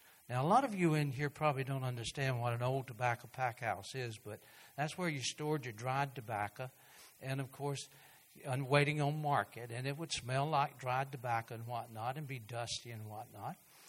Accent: Pamplico, South Carolina, United States; now in Florence, United States; that, we would have never moved back to Florence, South Carolina. We had no intention of coming here. I grew up down near Pamplico. She did too.

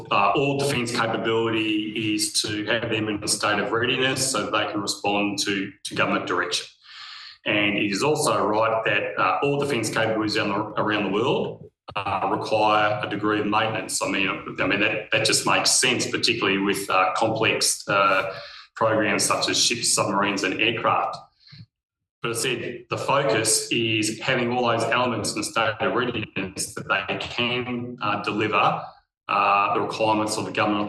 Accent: South Australia, Australia; born there; I was born in South Australia

